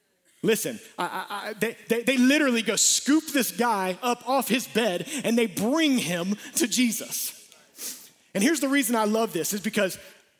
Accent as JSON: {"language": "English", "town": "Atlanta", "region": "Georgia", "country": "United States", "tie": "born or raised there", "said": "We'd go and party. We grew up in Atlanta."}